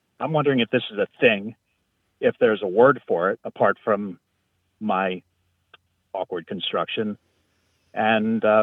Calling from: Elmira, New York, United States; I'm calling from Elmira, New York.

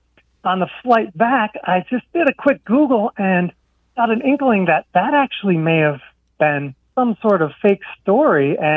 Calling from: Orlando, Florida, United States; I'm calling from Orlando, Florida.

